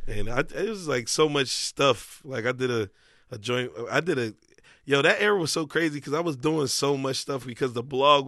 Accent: Philadelphia, Pennsylvania, United States; I was just like, I'm from Philly. Like, we had... I'm older, so it's like I grew up in Winfield

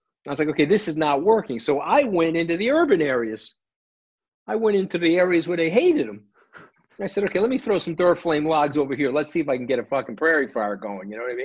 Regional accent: New York, United States; And I'm a New Yorker.

